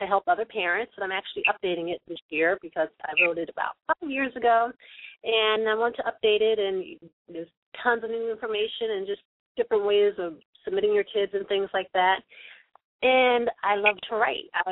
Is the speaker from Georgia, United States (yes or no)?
no; New Jersey, United States; now in Los Angeles, United States; Sure. Well, I am from New Jersey. I've been living in California for so long that I consider myself an honorary Los Angelino.